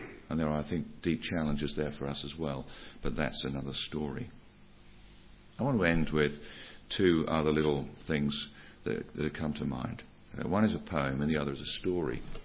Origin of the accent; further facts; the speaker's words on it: East of England, United Kingdom; in the Brethren Chapel where I grew up in Norfolk